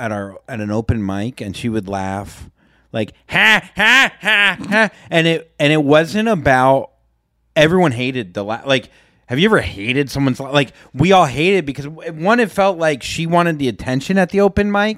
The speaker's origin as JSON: {"language": "English", "town": "Palm Beach", "region": "Florida", "country": "United States", "said": "And I just know those kind of people just because I'm from Palm Beach, like Florida, like."}